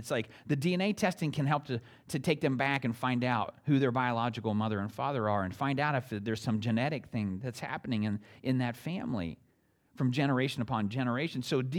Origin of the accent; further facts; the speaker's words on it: Pennsylvania, United States; Judy grew up in Ohio, I grew up in Pennsylvania, I lived in Alabama, and all these different places.